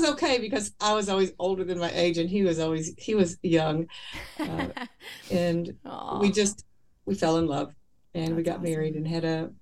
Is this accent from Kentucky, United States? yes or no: yes; Kentucky, United States; I was raised in Kentucky in a home where my mom and dad were married quite young, and we had four kids.